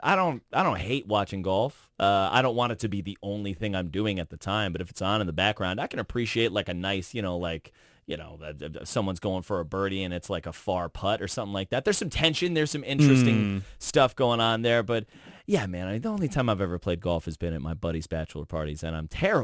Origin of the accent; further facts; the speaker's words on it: New York City, New York, United States; This is why I love apartment living, dude. I grew up in New York City.